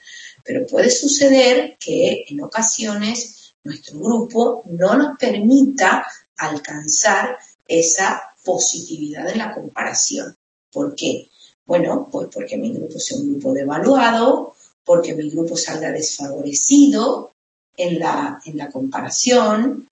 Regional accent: Spain; seguramente la sociedad era bastante diferente en España de donde soy.

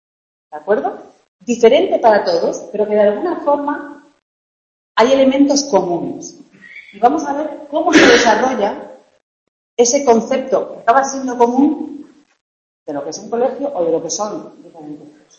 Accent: Murcia, Region of Murcia, Spain; como si estuviese, bueno, en una fiesta de Murcia, soy de Murcia

